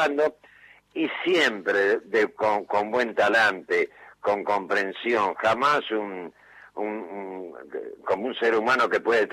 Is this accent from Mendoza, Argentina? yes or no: no; Rosario, Santa Fe, Argentina; now in Buenos Aires, Argentina; Yo, cuando yo soy rosarino, vine a Buenos Aires en el año 68